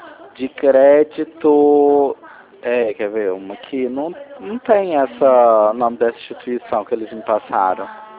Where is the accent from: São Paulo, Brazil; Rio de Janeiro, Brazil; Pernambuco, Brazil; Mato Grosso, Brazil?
São Paulo, Brazil; Ribeirão Preto; Sou de Ribeirão Preto, do Trio.